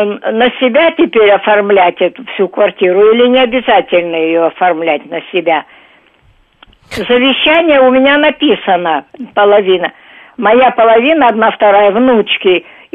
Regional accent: Moscow Oblast, Russia; я из Подмосковья

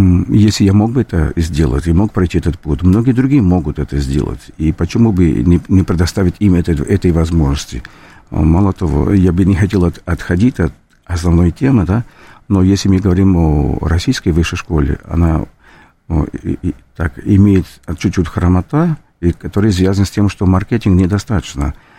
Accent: Rio de Janeiro, Brazil; Russian is a second language; moved away; я хотя и из Бразилии, из города Рио-де-Жанейро, но небольшой любитель футбола

